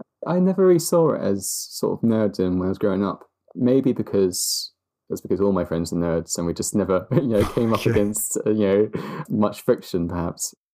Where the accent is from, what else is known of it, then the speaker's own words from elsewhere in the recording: London, United Kingdom; I grew up in London and I live now really not very far from where I grew up. Where I grew up was a place called Blackheath, which is quite unique in London because most of Blackheath is just a big flat piece of grass.